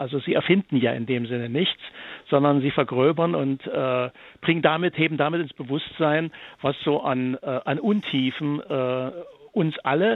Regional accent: East Germany, Germany; Wir kommen aus dem Osten, die sechs Musiker genauso wie ich.

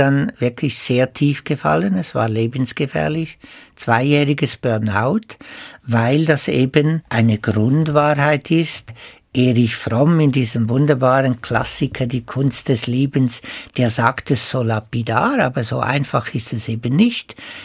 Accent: Switzerland; Und als Schweizer, wo die Züge so pünktlich sind, bin ich mir das nicht so gewohnt.

